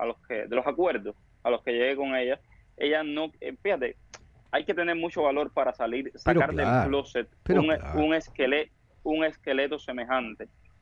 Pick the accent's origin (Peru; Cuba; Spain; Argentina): Cuba; Cienfuegos; Soy cubano, de Cienfuegos, una ciudad preciosa en el centro sur de Cuba.